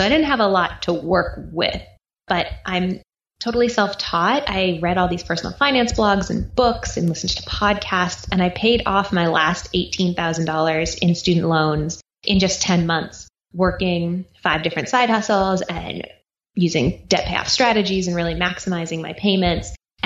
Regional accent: East Coast, United States; now in Austin, United States; So I grew up on the East Coast. I now live in Austin, Texas, and I grew up in a single parent household.

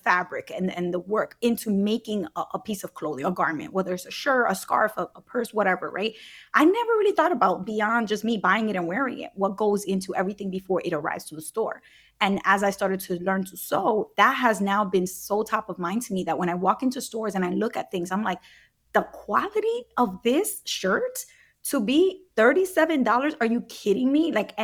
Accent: Brooklyn, New York, United States; like in my community growing up in Brooklyn

